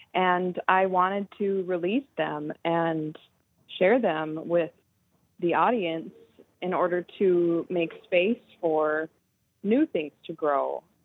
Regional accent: Duluth, Minnesota, United States; Yes, so I'm from Duluth, and I grew up swimming in Lake Superior and always felt very connected to water.

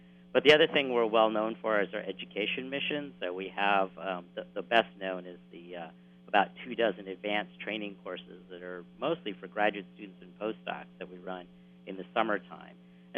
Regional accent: El Paso, Texas, United States; Yeah, actually, so I grew up in West Texas in a town called El Paso, and I was a pretty nerdy kid

